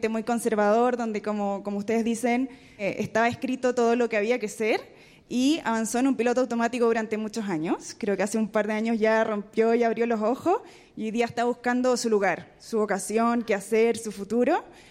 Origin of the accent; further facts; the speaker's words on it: Chile; soy chilena.